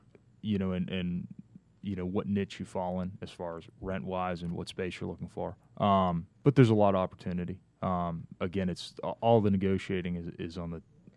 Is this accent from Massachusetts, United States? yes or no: yes; Boston, Massachusetts, United States; moved away as an adult; now in Atlanta, United States; Well, for starters, I grew up in Boston, where I learned to drive in the snow.